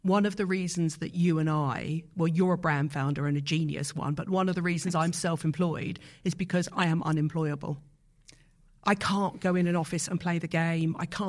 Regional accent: Yateley, South East England, United Kingdom; also born or lived in Teddington; Born in Teddington, which sounds very posh, but my parents moved to Yateley because at the time it was really rough and the schools were rubbish.

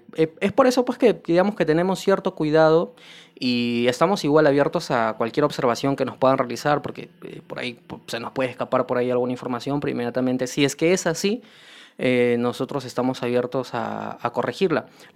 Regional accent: Lima, Peru; yo soy de Lima, Perú. Yo soy abogado de profesión.

